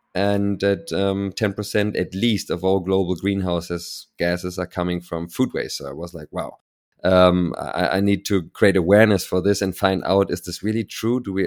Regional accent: Berlin, Germany; And then I was at school, born and raised in Berlin.

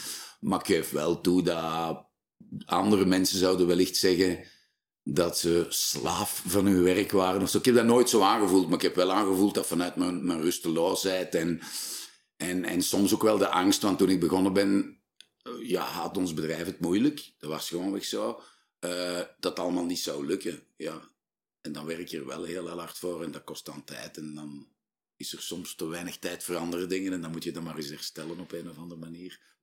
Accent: Flanders, Belgium; want wij zijn Vlamingen en wij kijken altijd naar onze groep.

